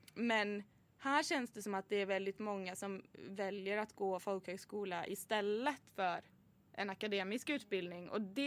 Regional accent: Norway; Swedish is a second language; Jag är från Norge och där har, vi har folkhögskola där också.

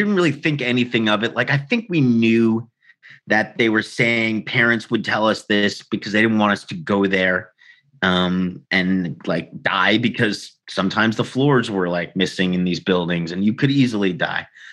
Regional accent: Staten Island, New York, United States; so I grew up in Staten Island, New York in the 80s, like 70s and 80s.

